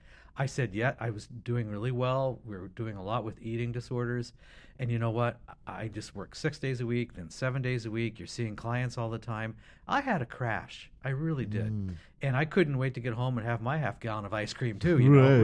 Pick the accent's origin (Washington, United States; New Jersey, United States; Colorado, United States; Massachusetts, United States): Washington, United States; Seattle; So college? I'm from Seattle area.